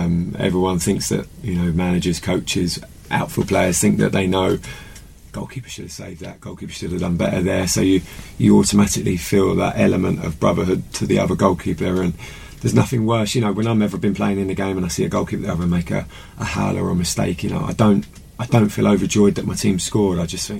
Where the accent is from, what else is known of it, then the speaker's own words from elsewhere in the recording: Eastbourne, South East England, United Kingdom; I just started playing for my district, which was South East Sussex, because I grew up in Eastbourne